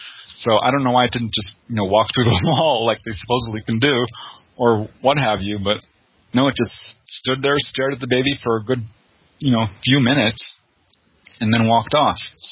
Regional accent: Topanga, California, United States; You know, I grew up in Topanga Canyon

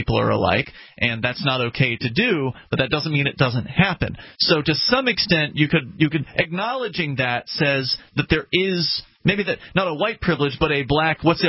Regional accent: United States; born there; I don't feel guilty because I was born in America, or because I was

